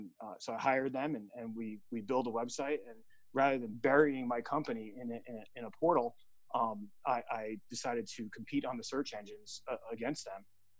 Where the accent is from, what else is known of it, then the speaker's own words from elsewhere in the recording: New Jersey, United States; now in Las Vegas, United States; Well, I moved to Las Vegas from New Jersey in 93.